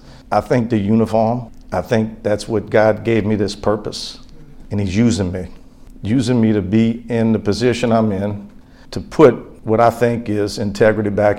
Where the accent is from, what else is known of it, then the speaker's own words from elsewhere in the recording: New Orleans, Louisiana, United States; And grew up in New Orleans. You hear people talk about the Ninth Ward. I was born in the Ninth Ward. I'm an implant here